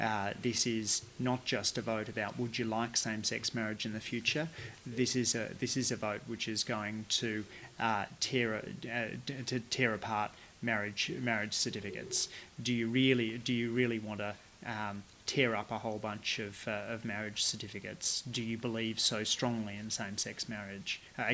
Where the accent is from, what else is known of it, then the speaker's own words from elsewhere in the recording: Banda Aceh, Aceh, Indonesia; also born or lived in Malaysia; My own background was growing up in Malaysia and Indonesia. In Indonesia, Bandar Aceh, I went to a school where I was the only white kid in the class.